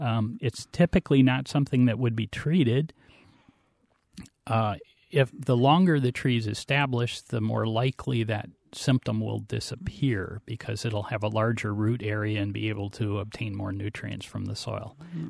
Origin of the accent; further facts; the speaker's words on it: Milwaukee, Wisconsin, United States; And I grew up in Milwaukee, and I think that Milwaukee, the city, and the county with their parks are one of the reasons why I got interested in trees.